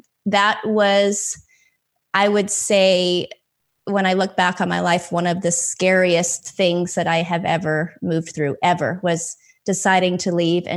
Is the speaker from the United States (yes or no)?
no; Canada; I'm Canadian, and working 24 hours a week at the same time.